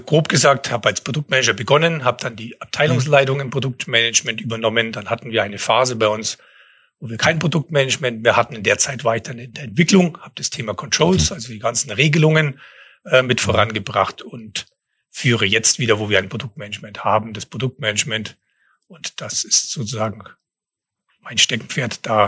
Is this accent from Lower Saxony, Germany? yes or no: no; Hof, Bavaria, Germany; Ich bin gebürtig aus Hof, vielen als bayerisches Sibirien bekannt, also die kälteste Ecke.